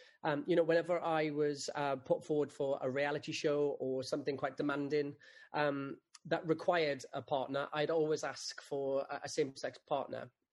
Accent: Wales, United Kingdom; a young lad growing up in the Rhondda Valley

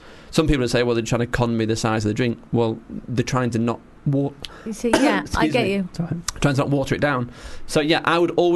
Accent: Manchester, North West England, United Kingdom; I'm from Manchester, and we've never seen a summer like it.

